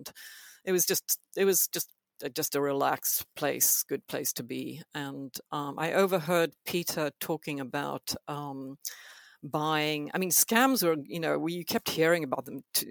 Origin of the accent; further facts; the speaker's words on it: South Africa; born there; moved away; also born or lived in Greece; I was born in South Africa, and for various reasons, we left because it was apartheid, and we were kind of supposedly immigrating to Europe, my parents.